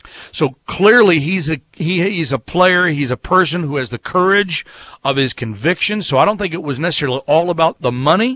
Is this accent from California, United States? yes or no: no; Texas, United States; moved away; And I'm originally from Texas, just so you know that. But it's been a number of years since I've lived there.